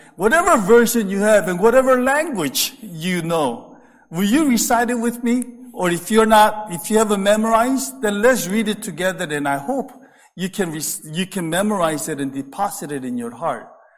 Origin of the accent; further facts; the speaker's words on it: California, United States; I'm a California, Southern California boy, right? A beach bum. I grew up in Southern Cal, went to college at UC Santa Barbara, which is right on the beach.